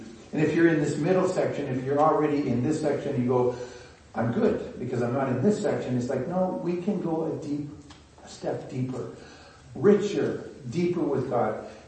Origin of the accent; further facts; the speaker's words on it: Canada; I mean, we're Canadian. We do those kind of things.